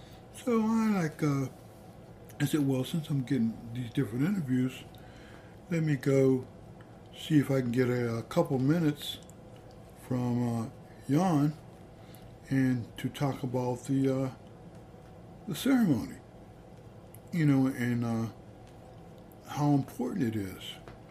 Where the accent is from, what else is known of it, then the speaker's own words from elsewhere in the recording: Pittsburgh, Pennsylvania, United States; after I told him I was from Pittsburgh and everything